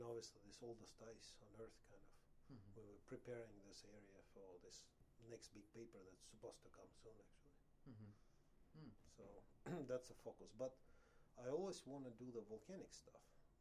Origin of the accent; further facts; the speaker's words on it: Uzbekistan; I came from Uzbekistan